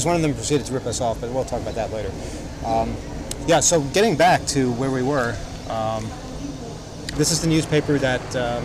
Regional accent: New York, United States; We're from New York.

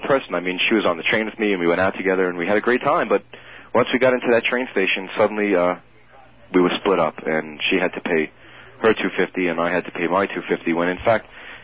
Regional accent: Manhattan, New York, United States; I'm from Manhattan.

